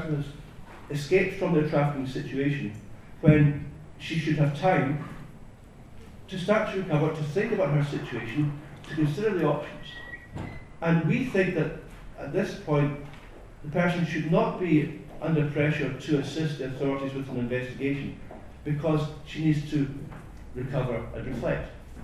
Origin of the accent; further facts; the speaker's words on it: Scotland, United Kingdom; because I'm from Scotland, we don't do sensitive, right?